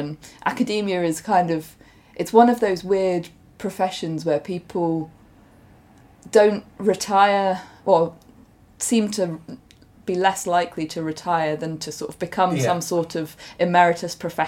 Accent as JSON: {"language": "English", "region": "South East England", "country": "United Kingdom", "tie": "born or raised there", "said": "I grew up in Buckinghamshire, so near to Amersham, High Wycombe kind of area."}